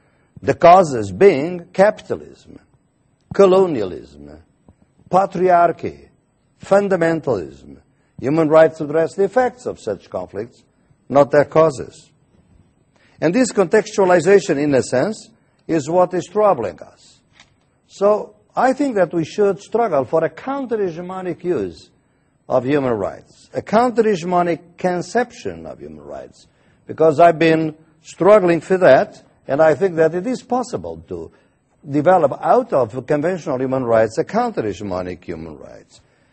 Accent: Portugal; I come from Portugal. I don't come from there.

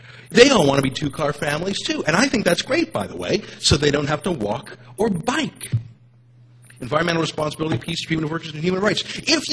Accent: Alberta, Canada; I mean, I'm from Alberta.

